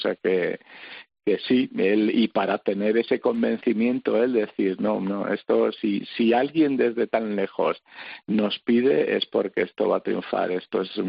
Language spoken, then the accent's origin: Spanish; Villadiego, Castile and León, Spain; no solo a España, sino a mi pueblo, ¿no? A Villadiego, en Burgos